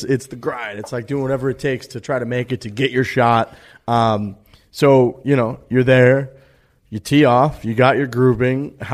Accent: Midwest, United States; We are American guys from the heartland, so we love 4th of July.

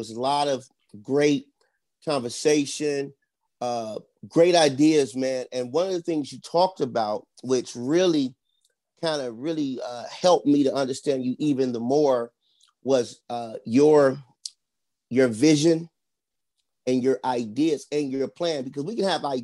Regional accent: East Cleveland, Ohio, United States; You talk about East Cleveland. I'm from East Cleveland. I went to Roselle, went to Focus Scope.

